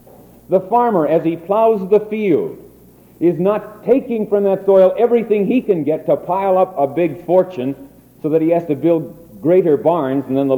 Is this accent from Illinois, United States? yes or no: yes; Quad Cities, Illinois, United States; I come from the Quad Cities in Illinois, where supposedly the farm equipment capital of the world is, where in mass production all the farm equipment is manufactured.